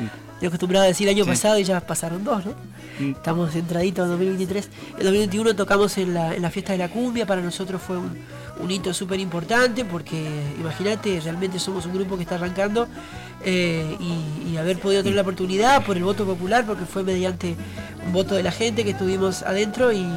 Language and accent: Spanish; Curuzú Cuatiá, Corrientes, Argentina; moved away as an adult; yo, como bien decías, vengo de Corrientes, de Curuzucuatía Corrientes, te decía la mitad de mi vida porque tengo 36 y a los 18 me vine